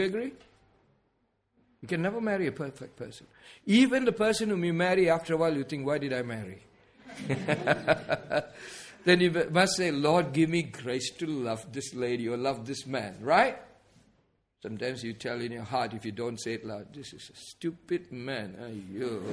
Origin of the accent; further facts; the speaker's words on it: India; because I came from India, they wanted me to marry an Indian girl.